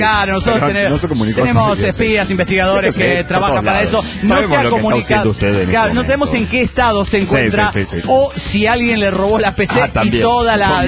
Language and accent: Spanish; La Plata, Buenos Aires Province, Argentina; de La Plata, Argentina.